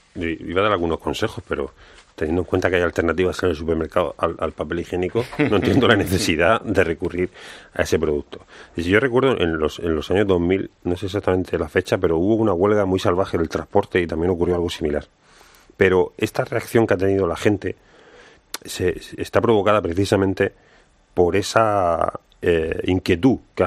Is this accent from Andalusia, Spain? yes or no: no; Region of Murcia, Spain; tiene una huerta maravillosa en el campo Cartagena, déjeme que aproveche para barrer para mi tierra